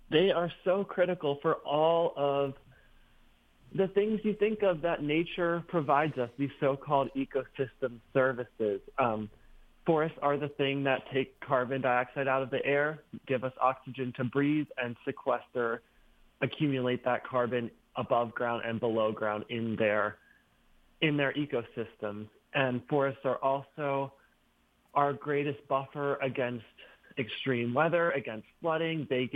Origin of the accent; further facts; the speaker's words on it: Sharon, Vermont, United States; now in Richmond, United States; I live in Richmond now. I grew up in Sharon, so just down the road from where you are. Worked my first farm job in South Royalton